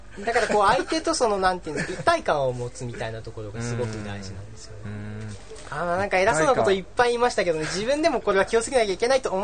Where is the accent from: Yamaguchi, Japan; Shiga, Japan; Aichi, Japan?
Aichi, Japan; 今僕の地元であの万博、愛知万博の時にですね